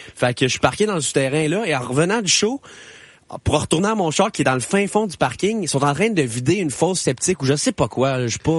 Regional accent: Coaticook, Quebec, Canada; Je viens de Quaticook, là.

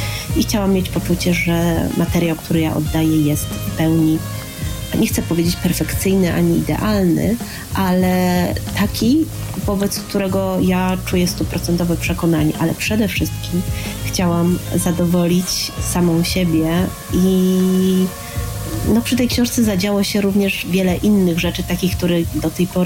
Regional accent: Poznań, Greater Poland Voivodeship, Poland; jest też Poznań, w którym się urodziłam i wychowałam, do którego wracam, bo teraz często dzielę swój czas pomiędzy Trójmiasto a Poznań właśnie.

